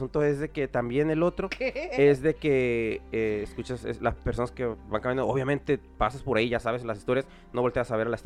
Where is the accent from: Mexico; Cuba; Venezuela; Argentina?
Mexico; nosotros como mexicanos escuchamos